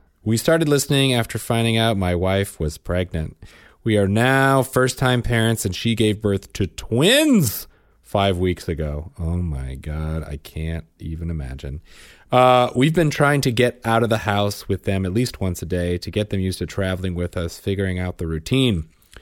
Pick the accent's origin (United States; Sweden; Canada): United States; Illinois; because this happened in my hometown, a suburb of Chicago